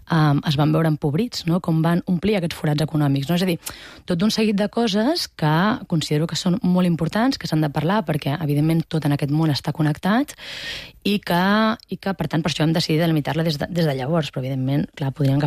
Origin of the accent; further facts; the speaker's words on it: Barcelona, Catalonia, Spain; tot i que jo ja no visc a Barcelona, sóc nascuda a Barcelona i, per tant, m'he socialitzat, no?, la gran part de la meva vida l'he fet aquí